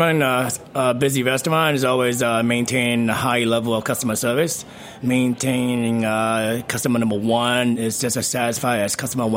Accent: New York City, New York, United States; But I came here relatively young. Yeah. So I'm pretty much born and bred in New York City. So in Chinese, you would call it pretty much ABC.

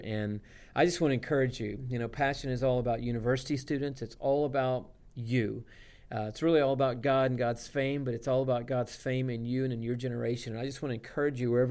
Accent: Georgia, United States; I grew up in Georgia

